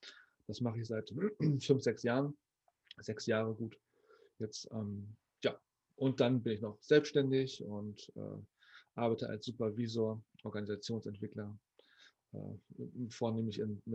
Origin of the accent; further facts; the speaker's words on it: Celle, Lower Saxony, Germany; Meine Fototapete steht in Bergen bei Celle. Ich sage immer, ich komme aus Celle, weil meistens kennen die Leute Bergen dann nicht.